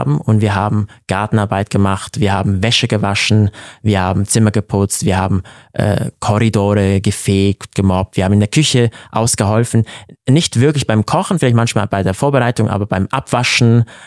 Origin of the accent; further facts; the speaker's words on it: Basel, Basel-Stadt, Switzerland; Als ich aufgewachsen bin in Basel